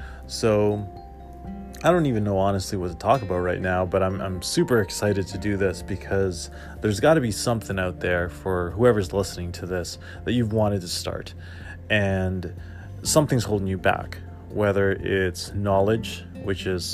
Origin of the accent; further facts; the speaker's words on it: Toronto, Ontario, Canada; Like I said, I'm from Toronto